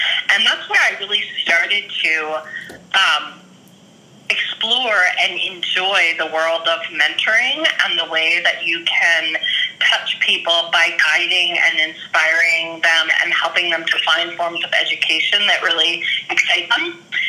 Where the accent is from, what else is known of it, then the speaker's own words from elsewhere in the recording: New York City, New York, United States; I grew up in New York City in 1970s, 1980s, New York City, and had kind of a turbulent childhood.